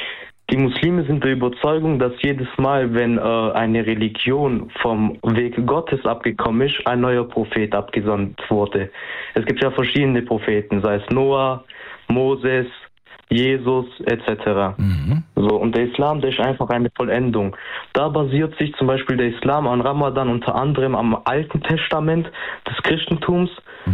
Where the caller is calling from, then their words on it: Baden-Württemberg, Germany; Kreis Göppingen.